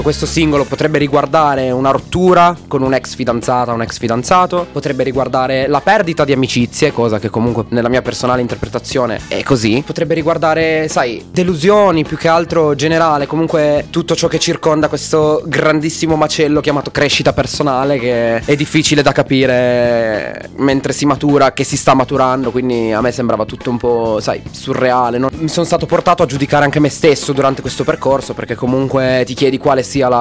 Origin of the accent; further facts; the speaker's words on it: Alba, Piedmont, Italy; sono un ragazzo molto semplice, sono nato e cresciuto ad Alba.